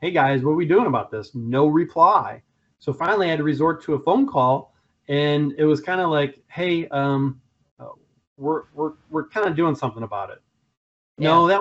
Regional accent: Columbus, Ohio, United States; No, well, Columbus, Ohio is my hometown. That's where I live.

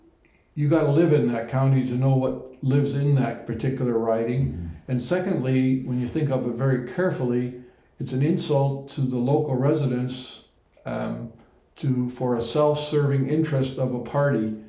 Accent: Netherlands; that's actually my home country, Holland

